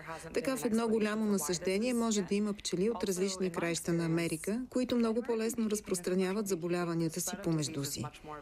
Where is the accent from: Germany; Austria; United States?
United States; coast; now in Bulgaria; хората по крайбрежието, откъдето съм аз и където доходите са добри, ценят местния мед